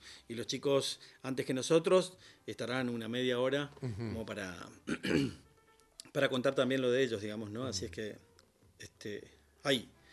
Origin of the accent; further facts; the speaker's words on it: Las Lomitas, Formosa, Argentina; Yo soy de Las Lomitas, La Lomita es un pueblo, era chiquito en ese momento, ahora ya le dicen ciudad, digamos, uh-huh. ¿no? Estaba a 300 kilómetros de la capital.